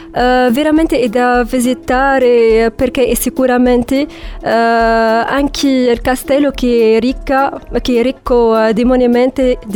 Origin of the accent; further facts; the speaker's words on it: Tunisia; Italian is a second language; now in Cagliari, Italy; Sono venuta dalla Tunisia.